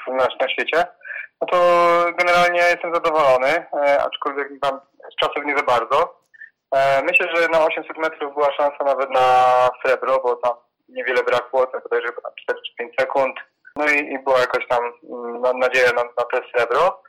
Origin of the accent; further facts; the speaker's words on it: Lubliniec, Silesian Voivodeship, Poland; ja jestem wiadomo z Lublińca